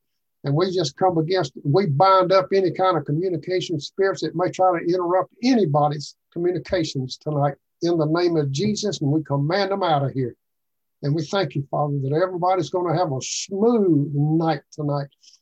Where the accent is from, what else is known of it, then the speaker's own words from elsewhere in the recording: Arkansas, United States; now in Tennessee, United States; You can't hardly tell it from my accent, but I am. I'm from Arkansas.